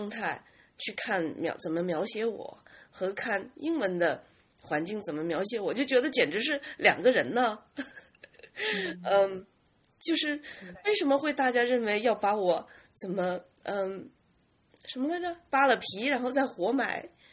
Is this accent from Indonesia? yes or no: no; China; 在澳大利亚人面前，我会感受到就是很多作为中国人的一些特性